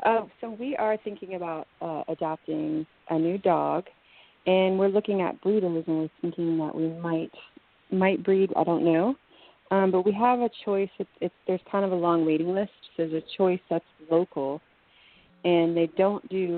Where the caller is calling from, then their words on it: Virginia, United States; in Virginia.